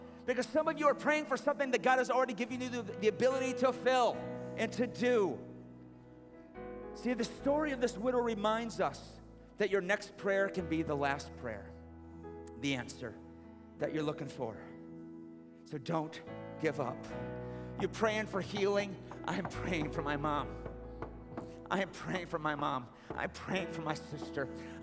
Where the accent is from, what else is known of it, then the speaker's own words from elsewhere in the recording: United States; Listen, I love being an American. I love our country. I'm a patriotic guy.